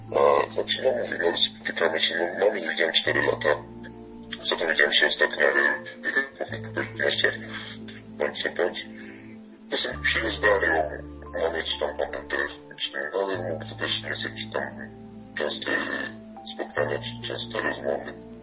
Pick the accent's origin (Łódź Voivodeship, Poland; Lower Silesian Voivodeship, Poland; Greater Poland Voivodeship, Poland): Łódź Voivodeship, Poland; Skierniewice; now in Kraśnik, Poland; bo wychowałem się na początku w Skierniewicach, teraz mieszkam w Kraśniku, to jest całkowicie inne województwo.